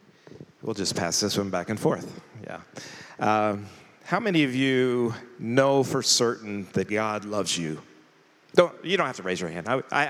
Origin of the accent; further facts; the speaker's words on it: Indiana, United States; I'm from Indiana originally, so I had to mention Indiana.